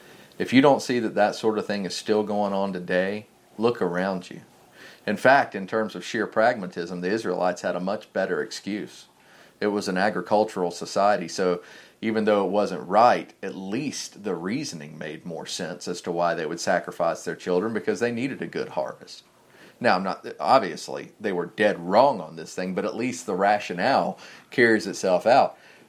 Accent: the South, United States; But listen, I grew up in the South.

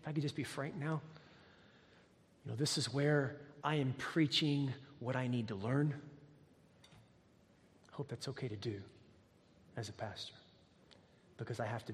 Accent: United States; We were founded upon a love for authority as Americans. I can say that. I'm an American.

